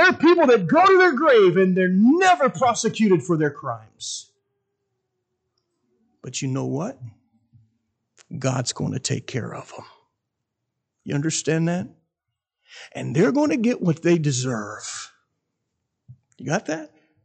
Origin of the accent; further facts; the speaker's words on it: Columbus, United States; I grew up in Columbus where it's flat and you can just see for miles.